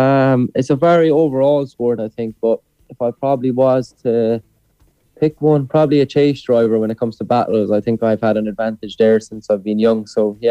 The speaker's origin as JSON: {"language": "English", "town": "Killavullen", "region": "Munster", "country": "Ireland", "tie": "born or raised there", "said": "I'm currently and always live in Killavullen in Mallow and County Cork. So that's where I've been born and bred, you could say."}